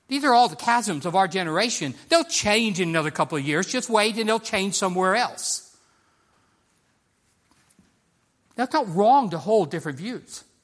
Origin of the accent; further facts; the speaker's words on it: United States; accent: American; You begin talking, and I have to admit, you can't miss it very much because of my accent, that I am American.